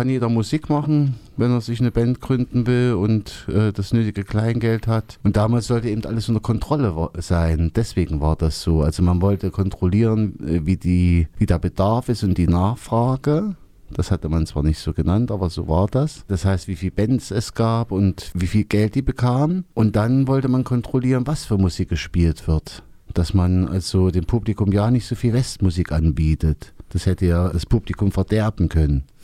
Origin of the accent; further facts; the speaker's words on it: Apolda, Thuringia, Germany; born there; Also ich wohnte damals noch in Apolda, bin ja gebürtiger Apolderer